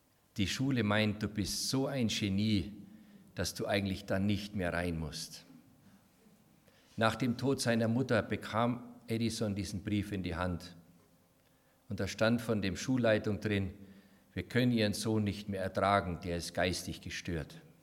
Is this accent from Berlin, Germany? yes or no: no; Bavaria, Germany; Ich komme ja aus dem Hotspot Bayern, ne?